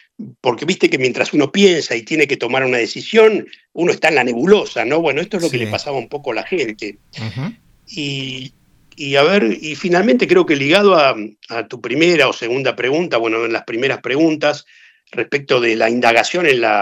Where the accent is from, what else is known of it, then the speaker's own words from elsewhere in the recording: Argentina; moved away; soy argentino, mi historia es la historia argentina y estoy viviendo circunstancialmente aquí, pero mis raíces y yo soy argentino hasta la médula.